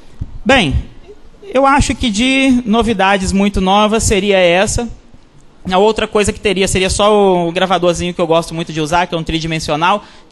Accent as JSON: {"language": "Portuguese", "region": "Rio Grande do Sul", "country": "Brazil", "said": "Gente de fora, eu, por exemplo, sou lá da Serra Gaúcha, não tenho a mínima noção."}